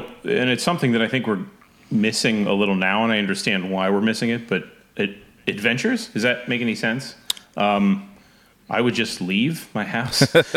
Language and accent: English; Pennsylvania, United States; Philly suburbs. So it's pretty wild. Trees and I grew up on a farm. So we had 16 acres